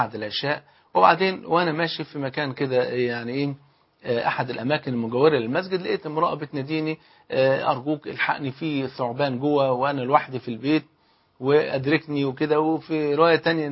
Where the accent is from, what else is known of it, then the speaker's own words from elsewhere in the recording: Egypt; حتى المثل عندنا في مصر يقول لك اللي بيتهم ازاز ما حدفش ناس بالطوب